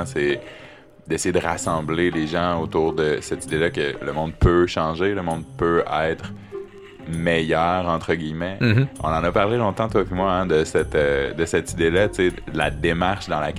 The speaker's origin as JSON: {"language": "French", "town": "Quebec City", "region": "Quebec", "country": "Canada", "tie": "born or raised there", "said": "Je suis originaire de la ville de Québec."}